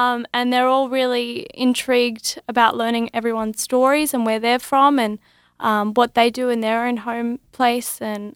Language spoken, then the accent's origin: English; Gold Coast, Queensland, Australia; I'm from Gold Coast, Australia.